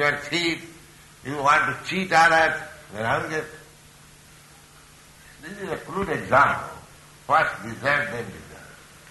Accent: India; But we are still declared that we are independent nation.

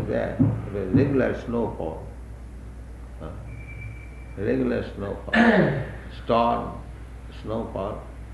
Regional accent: India; English is a second language; because we come from India, this winter is little troublesome for us.

